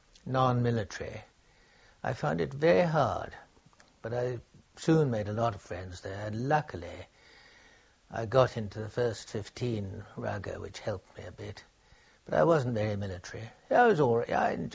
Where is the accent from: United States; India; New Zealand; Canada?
India; Pune, Maharashtra; born there; also born or lived in Cornwall, England; I was born in Pune, in India, in May 1918.